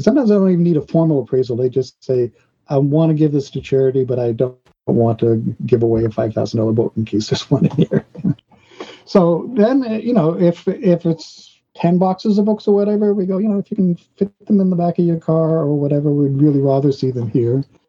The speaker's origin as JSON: {"language": "English", "country": "Germany", "tie": "born or raised there", "said": "I grew up in Germany, and I was going to the military schools"}